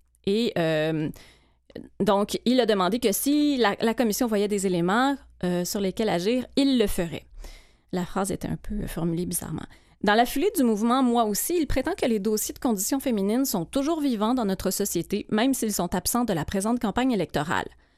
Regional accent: Quebec, Canada; Moi, j'ai grandi en Abitibi.

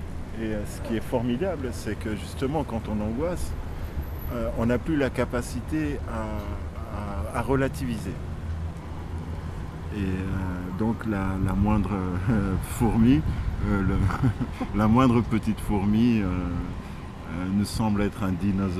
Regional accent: Senegal; now in Montreal, Canada; 48 ans, je suis originaire du Sénégal et je vis à Montréal depuis 28 ans.

